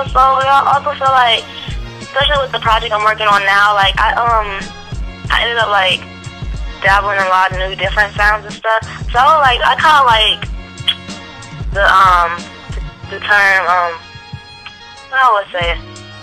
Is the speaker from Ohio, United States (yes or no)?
yes; Lima, Ohio, United States; born there; now in Chicago, United States; Yeah. I was born in Lima, Ohio.